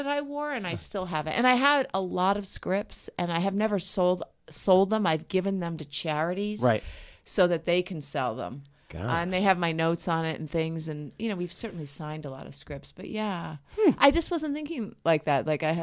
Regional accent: Connecticut, United States; I grew up in Connecticut. We never even thought about breasts.

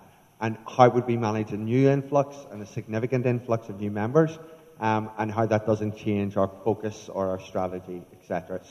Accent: Ballynahinch, Northern Ireland, United Kingdom; I'm from Ballyhinton, County Down.

